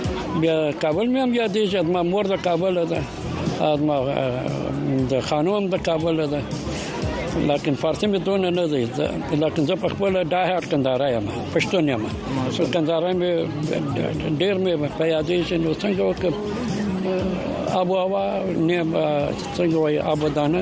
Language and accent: Pashto; Kandahar, Afghanistan; born there; زه په تندار کې پیدا شوم